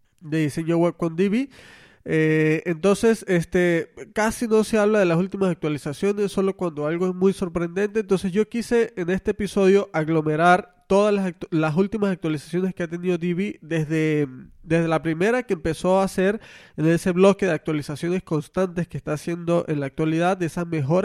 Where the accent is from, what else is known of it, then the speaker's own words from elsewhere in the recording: Venezuela; now in Monterrey, Mexico; Como algunos ya sabrán, yo soy de Venezuela, había vivido toda mi vida en Venezuela y el clima de Venezuela es un clima bastante estable y sobre todo caribeño, caluroso.